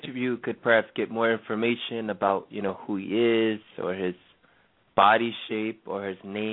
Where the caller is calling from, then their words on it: New York, United States; I'm calling from New York.